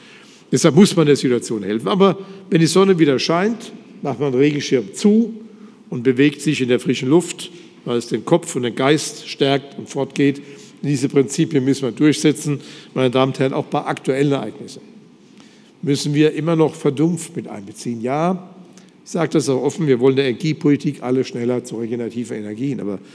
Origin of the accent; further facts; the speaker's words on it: Mainz, Rhineland-Palatinate, Germany; Es war für mich ja ein schwieriger Fall als Rheinland-Pfälzer, als Mainzer